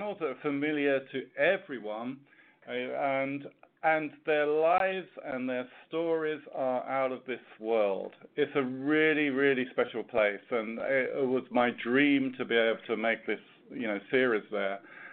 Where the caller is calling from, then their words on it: Los Angeles, California, United States; I'm calling us from the Los Angeles, the Discovery offices.